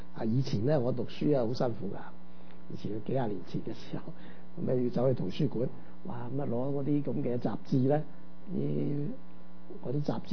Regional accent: China; 咁我哋中國人咧都唔輸蝕啦

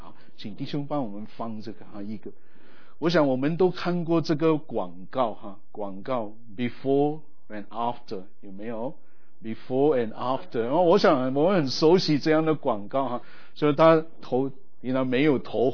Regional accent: India; Chinese is a second language; 我出生长大在印度，所以如果请包容哈，可能国语或普通话有点不太正哈，

